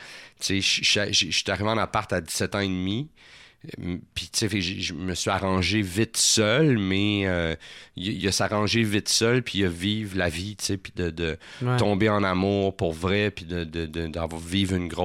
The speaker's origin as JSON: {"language": "French", "town": "Laval", "region": "Quebec", "country": "Canada", "tie": "born or raised there", "also_born_or_lived": "Montreal", "said": "Je suis né à Montréal, mais à l'adolescence, j'ai habité pendant un bout de temps à Laval, tu sais."}